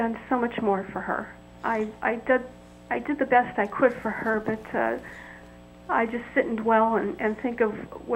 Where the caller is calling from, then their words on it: Pennsylvania, United States; And I'm from Pennsylvania.